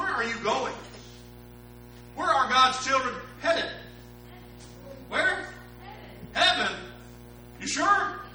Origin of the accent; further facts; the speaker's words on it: Michigan, United States; I come from Michigan and my people, you know, I'm second generation from Germany on my dad's side.